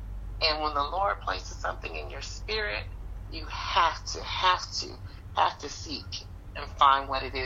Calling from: Sumter, South Carolina, United States; I am calling from the big town of Sumter, located in the southern state of South Carolina.

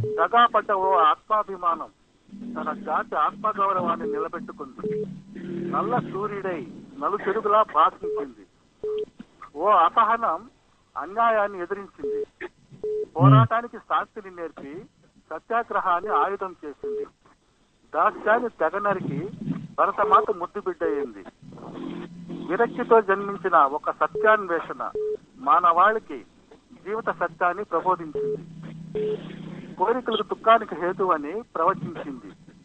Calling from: Pakala, Andhra Pradesh, India; పాకాల నుంచి మాట్లాడుతున్నామండి.

